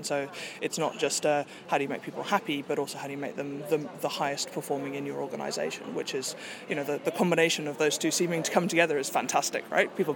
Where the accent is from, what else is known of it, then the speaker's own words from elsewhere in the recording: Cape Town, Western Cape, South Africa; I'm from Cape Town, so it's not quite Newcastle, but it's lovely as well.